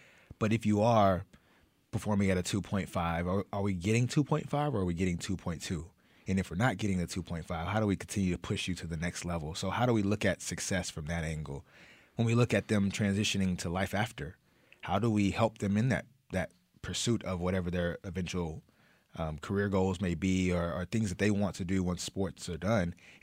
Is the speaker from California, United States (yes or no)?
no; Dallas, Texas, United States; My family never lets me forget that I'm from Texas and that I grew up in Dallas.